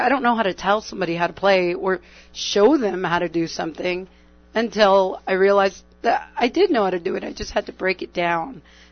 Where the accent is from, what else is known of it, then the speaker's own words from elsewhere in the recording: New London, Connecticut, United States; I'm not from Greenwich. I'm from New London.